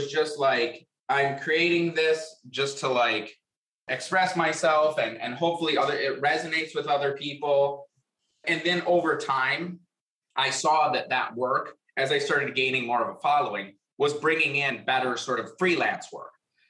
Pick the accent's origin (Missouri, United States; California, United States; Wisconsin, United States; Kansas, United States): Wisconsin, United States; North Fond du Lac; So I grew up in a small town in Wisconsin, Fond du Lac, Wisconsin. The town I grew up in is actually North Fond du Lac